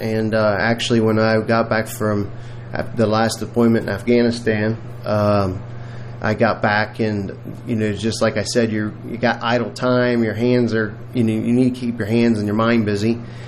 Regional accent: Cincinnati, Ohio, United States; My wife and I both born and raised in Cincinnati.

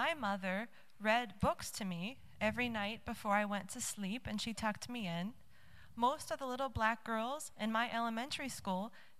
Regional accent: United States; as my home country, the United States, is in the throes of racial segregation and uprising and modern-day lynchings as we speak.

